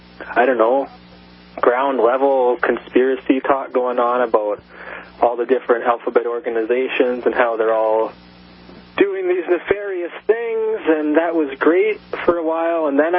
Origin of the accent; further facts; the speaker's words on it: Canada; I'm not from International Falls, actually. I'm from across the border in Canada, so I didn't really have a skin in the game.